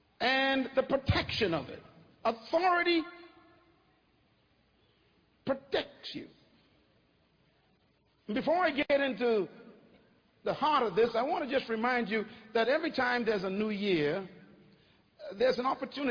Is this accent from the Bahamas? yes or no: yes; Bainstown Village, New Providence, Bahamas; born there; I was born in 1954. I was born in the Bahamas in a wooden house on 4 rocks. In an island that is 7 miles wide and 21 miles long. I was born in the poorest part of that island called Bainstown Village.